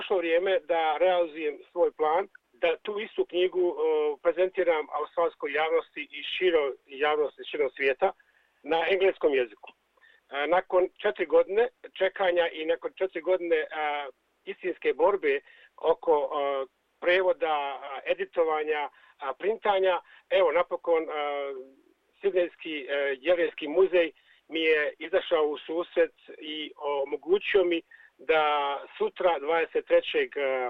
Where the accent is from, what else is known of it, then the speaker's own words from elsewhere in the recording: Bosnia & Herzegovina; pripremili smo slide show nekih sjećanja na moj zavičaj, na logor i na samu izgled ćelije. Tako da ćemo imati jednu prezentaciju kratkih dijelova iz mog života u bivšoj Jugoslaviji, današnjoj Bosni i Hercegovini